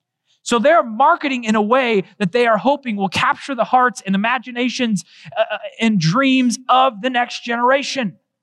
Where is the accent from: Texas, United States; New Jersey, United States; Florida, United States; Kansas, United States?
Kansas, United States; Olathe; I grew up in Olathe, Kansas.